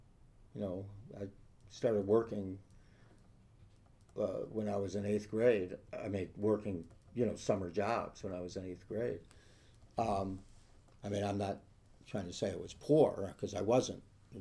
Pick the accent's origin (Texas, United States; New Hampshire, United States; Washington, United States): New Hampshire, United States; Because I was from New Hampshire, and the kids, there were a huge number of progressive kids from New York and the East Coast